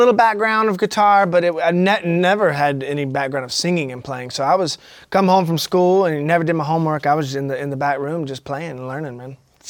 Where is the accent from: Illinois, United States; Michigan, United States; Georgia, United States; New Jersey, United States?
Georgia, United States; Atlanta; I'm a musician from Atlanta, Georgia.